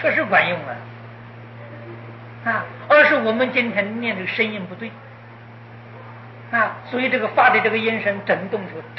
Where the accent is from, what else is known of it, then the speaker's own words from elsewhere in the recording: China; 我们讲今天英语啊，我们中国人学的英语，湖南人学的英语，那个英语就是湖南口音，山东人学的英语就是山东口音啊